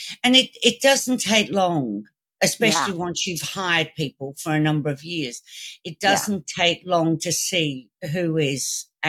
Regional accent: Liverpool, North West England, United Kingdom; born there; she actually remembered that I was born in Liverpool, England, not in Australia.

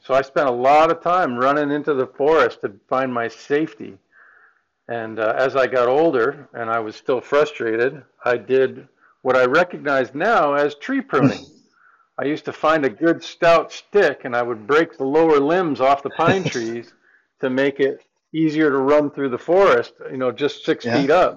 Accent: Vermont, United States; And I grew up in Vermont on the banks of a river where it was farmland, and then the pine trees grew up in.

